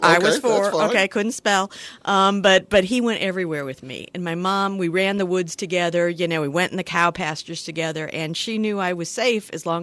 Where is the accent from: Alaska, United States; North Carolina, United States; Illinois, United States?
Illinois, United States; Collinsville; I'm from Collinsville and grew up.